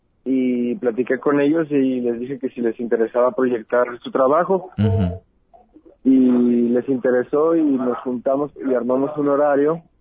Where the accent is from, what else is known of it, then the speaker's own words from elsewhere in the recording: Lagos de Moreno, Jalisco, Mexico; moved away as an adult; now in Guadalajara, Mexico; Tengo 6 años ya viviendo aquí, pero yo nací en Lagos de Moreno. Ahí viví hasta los 20 años.